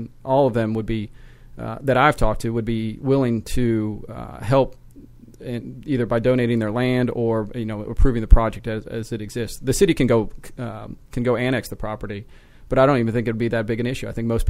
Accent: Dunwoody, Georgia, United States; I grew up here in the Atlanta area and actually in Dunwoody and spent my school years here

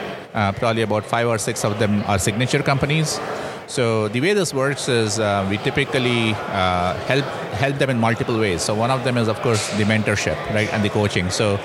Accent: the South, United States; accent: southern; My kids grew up here. And yeah, I probably you can tell from my southern accent

